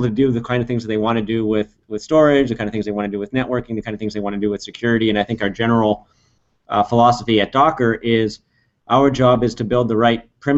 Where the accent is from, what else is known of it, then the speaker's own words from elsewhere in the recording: Cupertino, California, United States; I grew up in Cupertino, so my first Silicon Valley job was cutting apricots, and they paved over the orchard and they built Apple headquarters there.